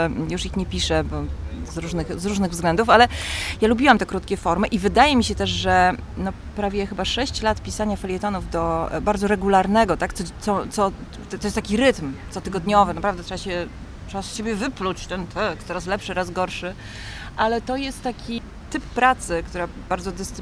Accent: Silesian Voivodeship, Poland; Proszę pamiętać, jestem ze Śląska.

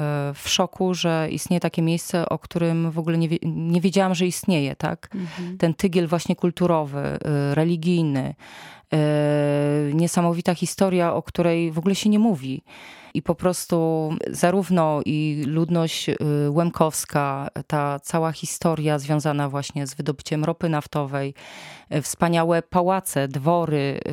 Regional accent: Kraków, Lesser Poland, Poland; now in Gorlice, Poland; Ja sama, rodowita krakowianka, jak przyjechałam do Gorlic akurat no, wiele lat wcześniej

